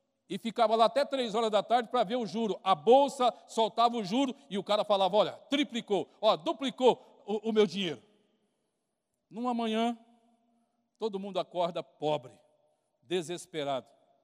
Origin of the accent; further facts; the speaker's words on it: Monte Aprazível, São Paulo, Brazil; Mas eu sou de Monte Aprazível, né? Morei 30 anos em Monte Aprazível e tal.